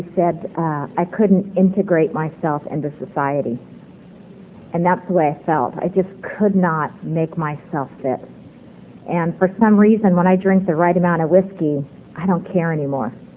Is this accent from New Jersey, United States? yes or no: no; San Bernardino, California, United States; I'm an Eskimo from San Bernardino. Don't tell anybody, though. And there aren't a lot of us.